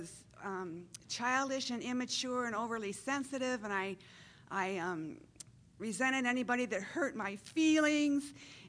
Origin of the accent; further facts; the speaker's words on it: Muskegon, Michigan, United States; I'm from Muskegon, Michigan.